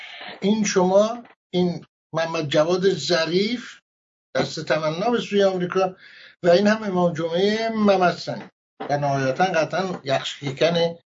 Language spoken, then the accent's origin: Persian; Iran; ما به عنوان یک ایرانی